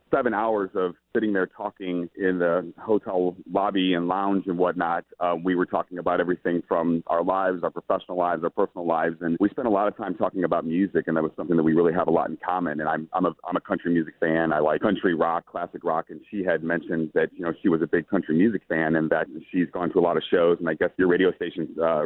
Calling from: St. Louis, Missouri, United States; I'm calling you from St. Louis, like I said

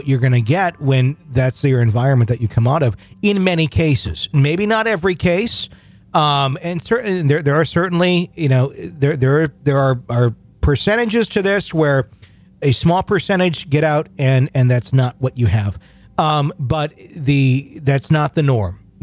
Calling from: McAllen, Texas, United States; I'm writing in from McAllen, Texas.

